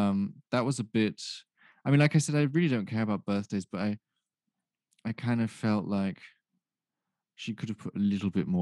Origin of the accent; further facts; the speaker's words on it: United Kingdom; Because obviously, as a British person, I'm into everything that other British people do.